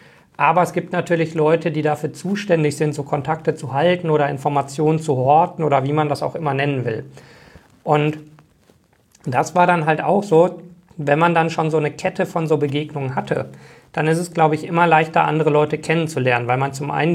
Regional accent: Bochum, North Rhine-Westphalia, Germany; das ist größer als meine Heimatstadt Bochum.

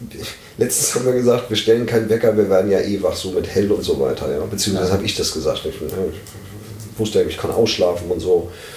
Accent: Hamburg, Germany; born there; Ich bin gebürtiger Hamburger.

